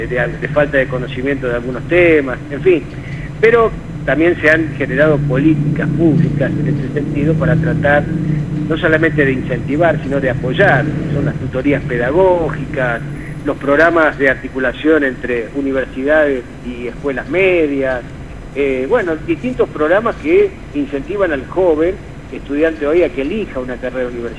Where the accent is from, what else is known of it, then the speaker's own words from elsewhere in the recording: La Rioja, Argentina; que nos enorgullecen fundamentalmente como riojanos, ¿sí?, como argentinos también.